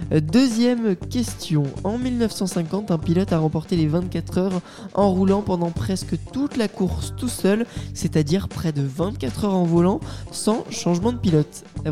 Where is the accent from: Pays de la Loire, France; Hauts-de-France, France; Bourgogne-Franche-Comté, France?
Pays de la Loire, France; Le Mans; elle a été inventée chez nous au Mans.